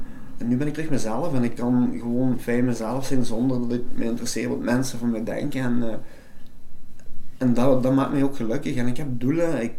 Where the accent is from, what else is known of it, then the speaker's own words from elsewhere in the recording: Aalst, East Flanders, Belgium; now in Genk, Belgium; ik ben 38 jaar. Ik woon in Genk. Ik ben eigenlijk afkomstig van Alst.